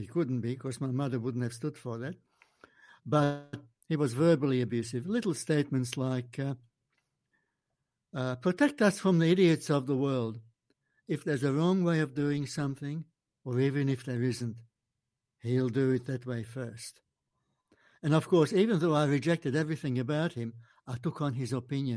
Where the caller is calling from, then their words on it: Australia; I must just say, it's not that I'm joining you from Australia, but you're joining me from Los Angeles.